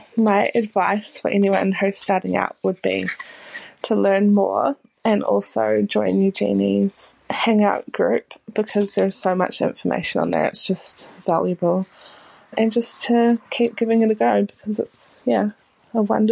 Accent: Perth, Western Australia, Australia; I'm from Perth in Western Australia.

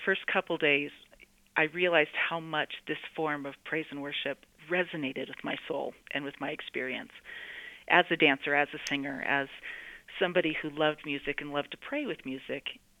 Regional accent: Forks, Washington, United States; also born or lived in Eugene, Oregon; Well, I was raised in the Northwest, up in Forks, Washington, and Eugene, Oregon, mostly

